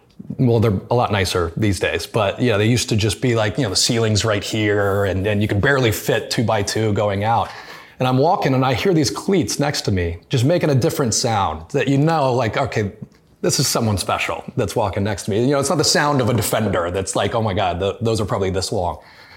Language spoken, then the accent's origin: English; United States; You know, as an American, it wasn't inherent in my household for sure, but culturally it wasn't.